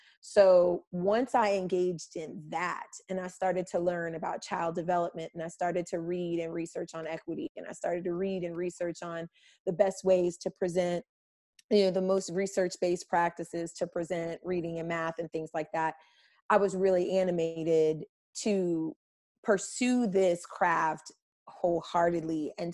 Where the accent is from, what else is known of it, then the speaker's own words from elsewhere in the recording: New Jersey, United States; I'm from New Jersey originally.